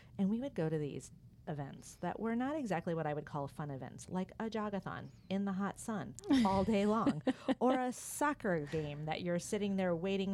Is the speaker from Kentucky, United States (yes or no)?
no; Michigan, United States; moved away as an adult; because I grew up in Michigan, I didn't move to California until I was an adult.